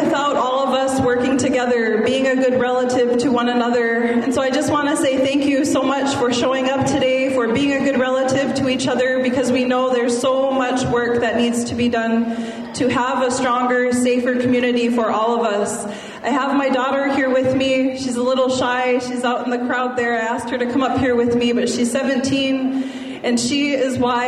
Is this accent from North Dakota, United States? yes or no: yes; Mandaree, North Dakota, United States; I'm originally from Mandaree, North Dakota, and I'm a citizen of the Mandan, Hidatsa, and Arikara Nation.